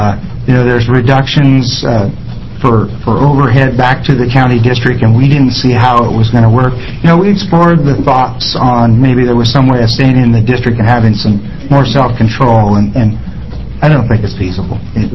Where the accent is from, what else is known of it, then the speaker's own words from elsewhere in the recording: Ione, United States; I'm from Ione, and I'm representing the Ione Self-Determination Committee